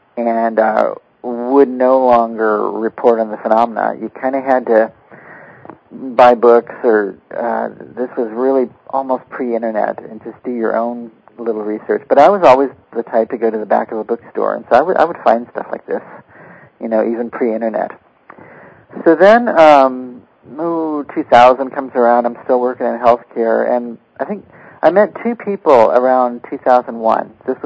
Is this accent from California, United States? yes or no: yes; Los Angeles, California, United States; I am from Los Angeles, and I knew that there was streetcars in L.A.